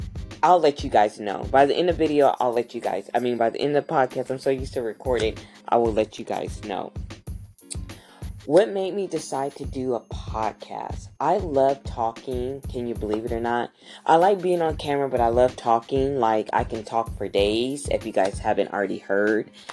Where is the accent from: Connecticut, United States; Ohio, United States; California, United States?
California, United States; Where am I from? I am from Southern California. So I'm from Southern Cali. I'm probably like 35 minutes away from Los Angeles. And, so I'm from Southern Cali.